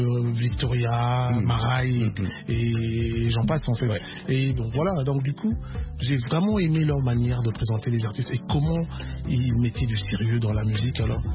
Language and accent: French; Kinshasa, DR Congo; born or raised there